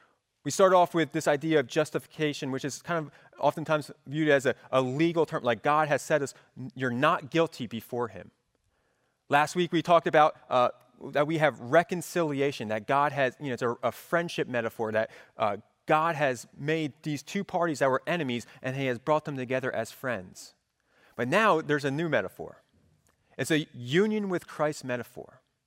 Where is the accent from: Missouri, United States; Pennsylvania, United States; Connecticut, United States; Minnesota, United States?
Pennsylvania, United States; Philadelphia; I grew up outside of Philadelphia as a Cowboys fan, and it was rough.